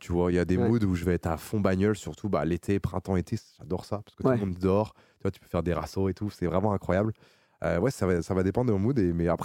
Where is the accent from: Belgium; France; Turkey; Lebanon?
France; Rennes, Brittany; Non, je suis né à Rennes. Mes parents ont toujours habité.